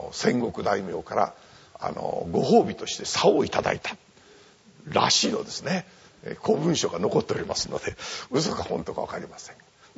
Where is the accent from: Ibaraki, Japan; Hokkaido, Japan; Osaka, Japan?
Ibaraki, Japan; Inashiki; どこのご出身ですかと聞かれます。これは茨城県の霞ヶ浦の南の方にあります、稲敷市というところです。